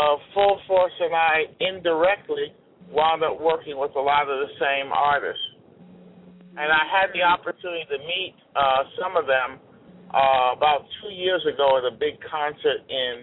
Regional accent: Brooklyn, New York, United States; I'm originally from New York, from Brooklyn, and started in the business at 14.

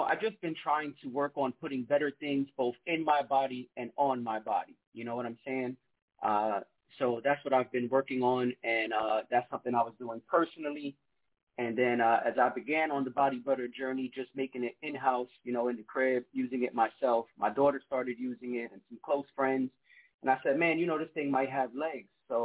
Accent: Brooklyn, New York, United States; I'm from Brooklyn, New York. You know what I'm saying?

